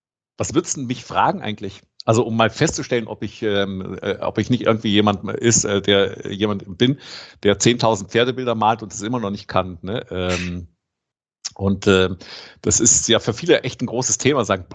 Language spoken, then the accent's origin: German; Rome, Lazio, Italy; Ich bin in Rom aufgewachsen